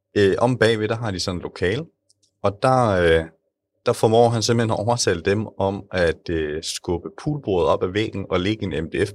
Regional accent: Odense, Region of Southern Denmark, Denmark; now in Viborg, Denmark; Vi kommer begge fra Odense. Men jeg er flyttet til Viborg, fordi jeg har fået det her job i forsvaret.

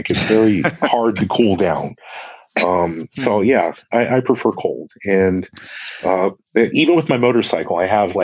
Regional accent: Hawaii, United States; Like, so I'm from Hawaii, so you would think I would like the warm

